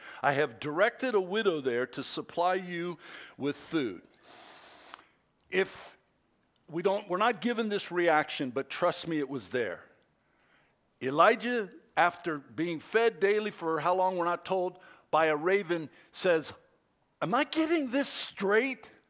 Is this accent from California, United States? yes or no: yes; California, United States; I grew up in the Bay Area and Bodega Bay